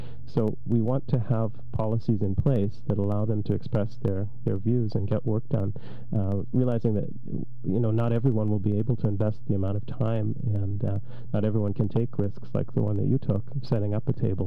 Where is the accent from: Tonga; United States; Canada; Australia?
Canada; I grew up in Canada, and I suppose had a greater level of confidence in civic institutions like the police.